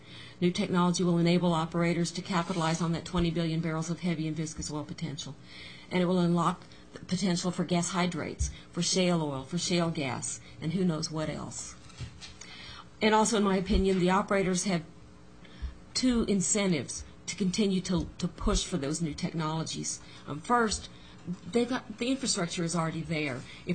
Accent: Corpus Christi, Texas, United States; When I was growing up in Corpus Christi, Texas, every major had an office there.

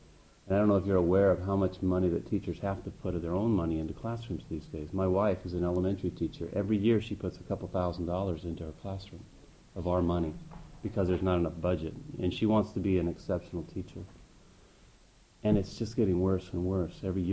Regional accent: Kodiak, Alaska, United States; I'm from Kodiak, and I'm a teacher.

